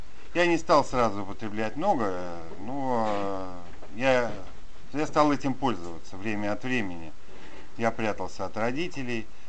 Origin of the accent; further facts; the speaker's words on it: Saint Petersburg, Russia; Я приехал из Санкт-Петербурга. Я там и родился, и, собственно, большая часть жизни моей на сегодняшний день прошла там.